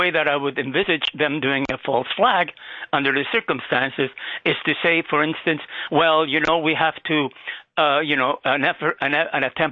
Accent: Canada; As a Canadian person who loves America almost as much as I love my country

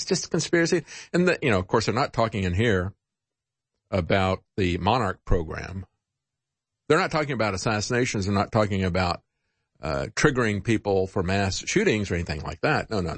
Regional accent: Florida, United States; I grew up in Florida.

